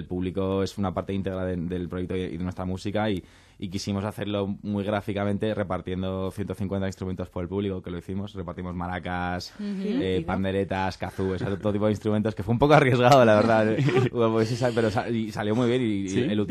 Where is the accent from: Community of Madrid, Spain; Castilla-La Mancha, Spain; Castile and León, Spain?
Community of Madrid, Spain; Madrid; para mí, que me crié aquí en Madrid